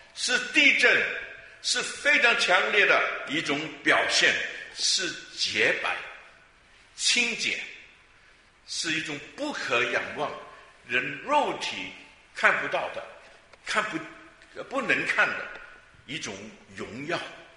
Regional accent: Guangdong, China; 特别是我们广东人，我们受佛教的影响好像比别的语言的族类来得更深。

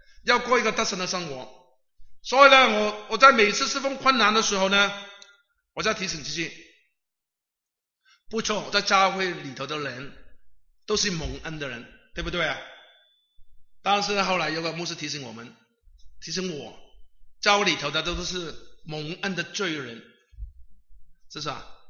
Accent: Hong Kong; moved away; 我们从香港来的时候呢，有一段时间呢，我们很喜欢听从台湾来的歌

